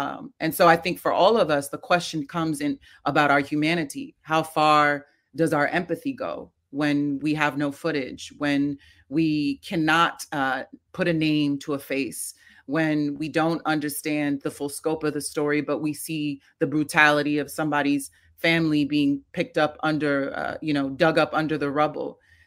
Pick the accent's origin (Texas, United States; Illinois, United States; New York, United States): New York, United States; New York City; as a New Yorker, as a kid that grew up in New York City, I remember sitting in my, you know, my mother's car, my stepfather's car, going back and forth from the city.